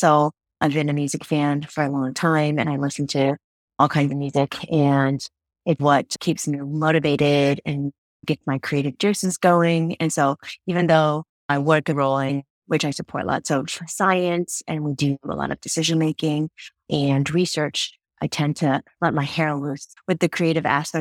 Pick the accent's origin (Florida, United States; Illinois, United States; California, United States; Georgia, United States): California, United States; now in Pennsylvania, United States; So I grew up in California and currently reside in Pennsylvania.